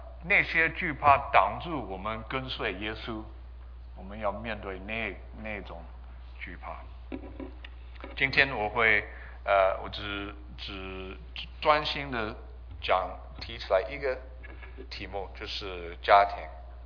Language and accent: Chinese; California, United States; 我是在这边长大，我是在我是从Paulus Verdes High School 毕业